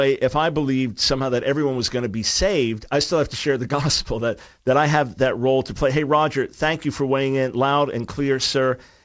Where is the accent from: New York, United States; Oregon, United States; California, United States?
New York, United States; Because hey, man, I'm a New Yorker.